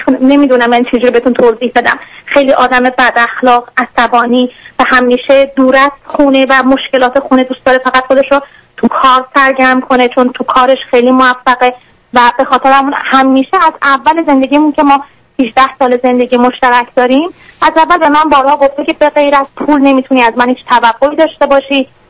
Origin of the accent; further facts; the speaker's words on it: Iran; moved away; چون ما تازه از ایران اومدیم